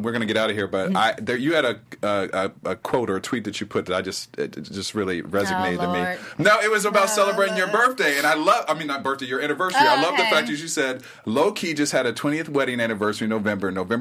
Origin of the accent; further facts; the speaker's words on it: Ohio, United States; I'm from Ohio, so I'll be going to Ohio to visit my family.